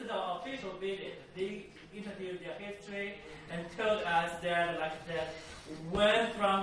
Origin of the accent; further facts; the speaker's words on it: China; English is a second language; By the way, I'm from China, professor from Central Policy School.